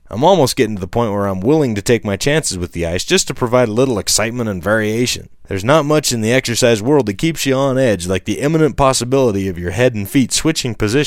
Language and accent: English; Wyoming, United States; I was born in Wyoming and I've spent all but 2.5 years of my life here.